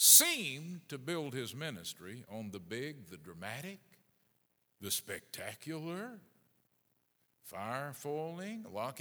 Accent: Fort Worth, Texas, United States; I grew up in the Cold War in the 50s, elementary school, west side of Fort Worth.

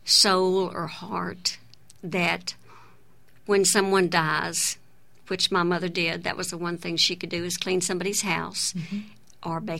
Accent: Fort Worth, Texas, United States; also born or lived in Denton; Well, I was born in Denton, Texas. So, but I lived in West Texas for a while, so I kind of claim a little bit of that sand out there. But really, most of the time was spent in Fort Worth.

